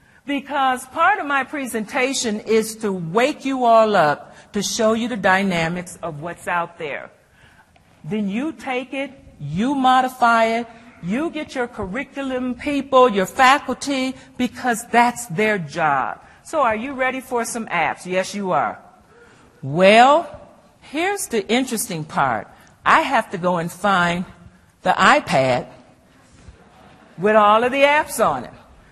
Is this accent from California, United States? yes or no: no; Michigan, United States; I'm from Michigan. That's my home. I bleed blue.